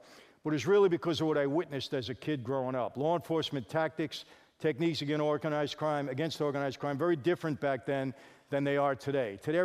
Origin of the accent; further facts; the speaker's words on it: Brooklyn, New York, United States; also born or lived in Long Island; when I was growing up in Brooklyn and then Long Island